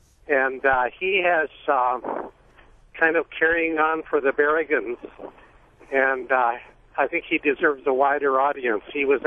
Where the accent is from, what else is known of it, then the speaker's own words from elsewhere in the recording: Minnesota, United States; I'm from Minnesota, and he spoke at our church in Minnesota.